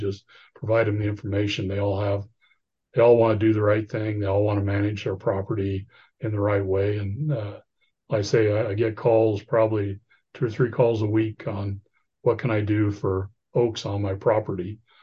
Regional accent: Oregon, United States; Well, I was raised in Eastern Oregon, in a small town in Eastern Oregon. We didn't have oaks there.

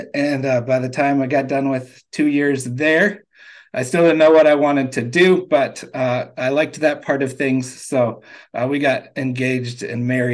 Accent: Kalamazoo, Michigan, United States; So I was born and raised in Kalamazoo, so we're not quite Grand Rapids.

